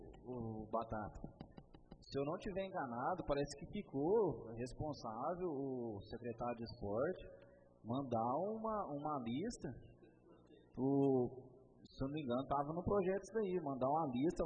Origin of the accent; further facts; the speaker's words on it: Brazil; Eu sou brasileiro, sou flamenguista, né?